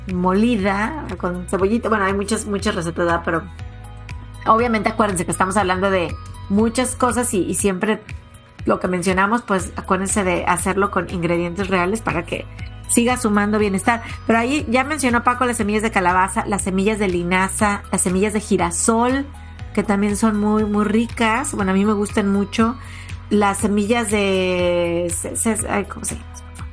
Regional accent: Mexico; now in United States; aquí yo en Estados Unidos me pierdo con los nombres porque crecí en México

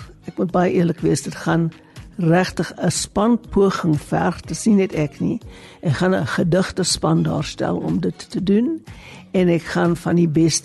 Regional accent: Johannesburg, Gauteng, South Africa; now in Cape Town, South Africa; Johannesburg is my tuisdorp. Ek het daar groot geword, ek is daar gebore, groot geword. Skool gegaan, universiteit gegaan, gaan werk daar vir die eerste keer. Ek het net Kaap toe getrek omdat ek met iemand getroud was wat in Kaapstad werk.

